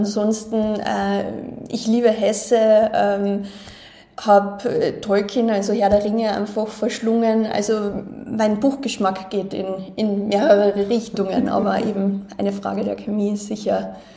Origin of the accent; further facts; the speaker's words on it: Ferlach, Carinthia, Austria; Ich komme ursprünglich aus Kärnten, bin da groß geworden in Ferlach eben, also südlich von Klagenfurt.